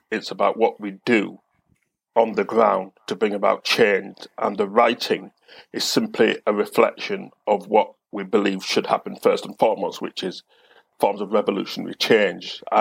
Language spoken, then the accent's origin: English; Bradford, Yorkshire and the Humber, United Kingdom; my parents come from the island, as I said, come from the island of Jamaica. And therefore, as someone who's born and brought up in Bradford, West Yorkshire, I'm a child of migrants.